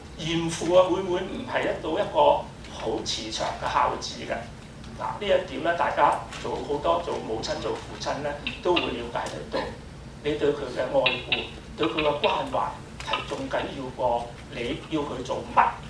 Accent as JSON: {"language": "Cantonese", "region": "Hong Kong", "country": "China", "said": "香港已經係歸翻我哋中國啦。我哋中國人作為一個中國嘅美術教師"}